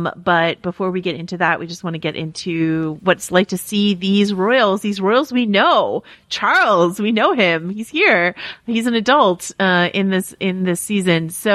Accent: Wales, United Kingdom; I'm Welsh. … It's true.

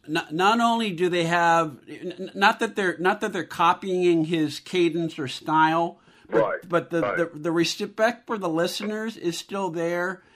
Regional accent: San Francisco Bay Area, California, United States; now in Los Angeles, United States; I'm a transplant, like many people in Los Angeles. I came from the San Francisco Bay Area.

